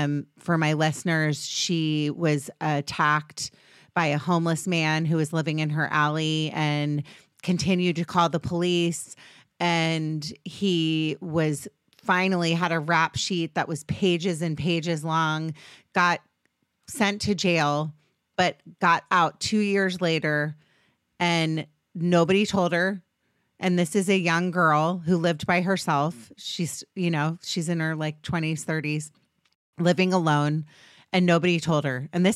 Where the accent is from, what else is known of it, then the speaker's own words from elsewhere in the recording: Potomac, Maryland, United States; now in Los Angeles, United States; So even though I'm technically from DC, I grew up in Potomac, Maryland. I consider myself a California girl.